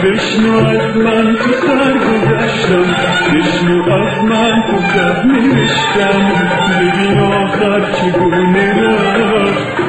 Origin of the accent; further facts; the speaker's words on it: Khuzestan, Iran; من با اینا فرقم اینه که اهل خوزستانم، من با صدای … بزرگ شدم.